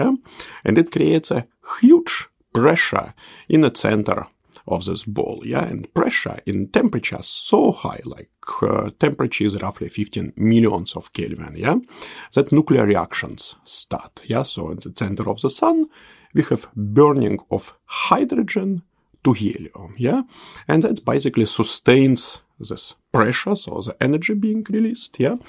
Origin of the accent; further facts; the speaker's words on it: Saint Petersburg, Russia; born there; English is a second language; moved away as an adult; also born or lived in Zurich, Switzerland; So, I was born in Soviet Union in Leningrad. I also was a master, or how we say in Soviet Union, specialist scientist, student in the St. Petersburg State University. Then I immediately moved to a beautiful Switzerland.